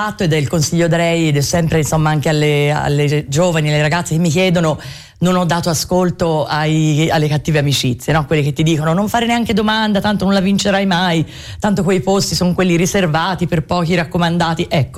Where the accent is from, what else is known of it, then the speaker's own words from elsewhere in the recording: Florence, Tuscany, Italy; E sono fiorentina d'Oltrarno